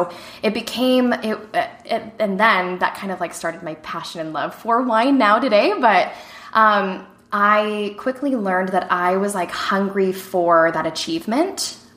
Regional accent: Colorado, United States; moved away; So I'm from Colorado originally and moved to Arizona for school.

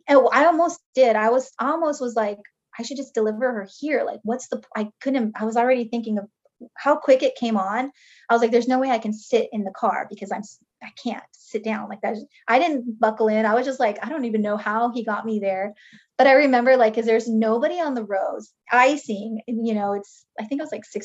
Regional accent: Pacific Northwest, United States; My husband actually, because we're from the Northwest

